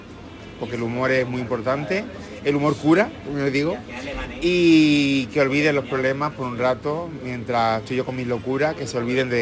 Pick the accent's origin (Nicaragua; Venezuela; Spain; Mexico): Spain; Seville, Andalusia; also born or lived in Madrid / Benidorm; now in Murcia, Spain; Soy de Sevilla, he vivido en Madrid, he vivido en Benidorm, vivo en Murcia, pero he trabajado en Soria, he trabajado en Santander, he trabajado en muchos sitios